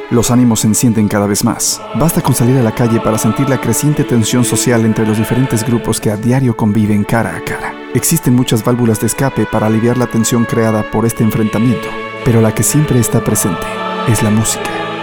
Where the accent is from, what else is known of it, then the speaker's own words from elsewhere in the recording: Mexico; now in United States; Para los que venimos de México